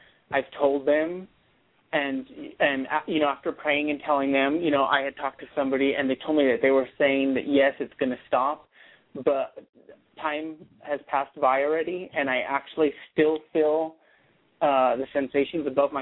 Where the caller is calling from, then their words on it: New Mexico, United States; I'm calling from New Mexico.